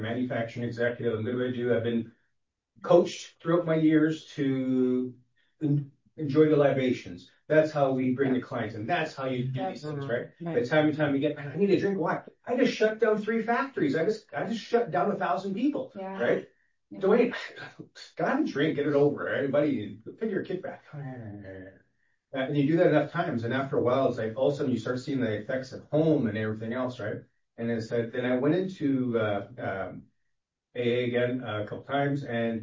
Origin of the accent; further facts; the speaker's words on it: Canada; I've been drinking since I was 13. I'm Canadian. I'm in bars. You know, dad's German, mom's Native American.